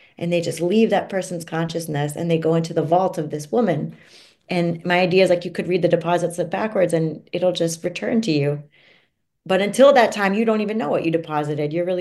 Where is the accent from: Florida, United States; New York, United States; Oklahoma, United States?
Florida, United States; And it's interesting today, Florida, my home state, you see what's happening with book banning